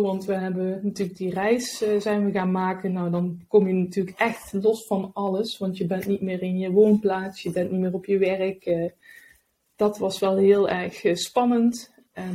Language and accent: Dutch; Helmond, North Brabant, Netherlands; Ik ben geboren en getogen in Helmond in Nederland. Daar heb ik tot mijn 34ste gewoond.